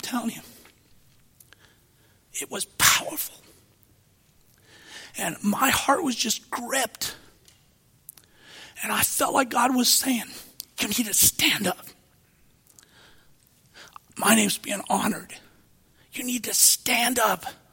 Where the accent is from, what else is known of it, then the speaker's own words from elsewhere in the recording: Wisconsin, United States; I came from Wisconsin to Mississippi.